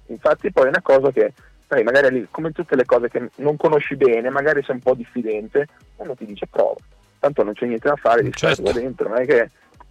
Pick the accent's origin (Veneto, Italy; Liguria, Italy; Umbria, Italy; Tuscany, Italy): Liguria, Italy; essendo ligure